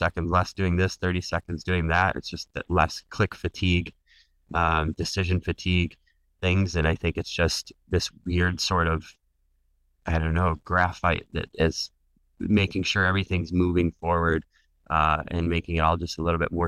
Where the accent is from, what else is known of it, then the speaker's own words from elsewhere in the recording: Michigan, United States; moved away as an adult; also born or lived in Germany; I had spent about 7 years living in Germany, even though I'm originally from Michigan, the U.S. area